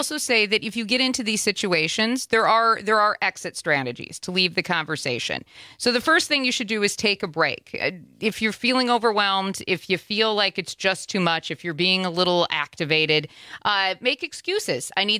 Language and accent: English; Midwest, United States; accent: Wisconsin; I grew up in the Midwest, so it's funny because people think I have a Wisconsin accent. and I don't hear it.